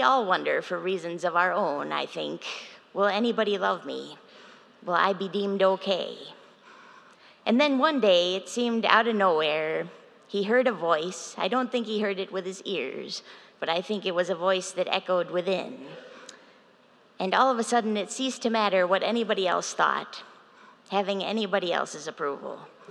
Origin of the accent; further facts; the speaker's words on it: Syracuse, New York, United States; My pastor that I grew up with back in Syracuse